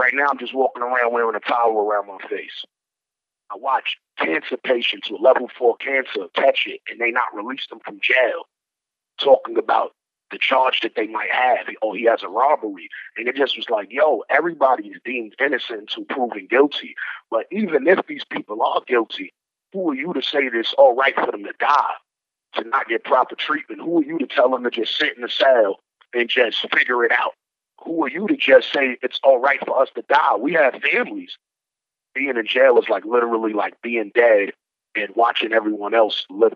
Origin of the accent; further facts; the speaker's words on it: Brooklyn, New York, United States; I'm from East New York, Brooklyn. Like, we never got a chance out there.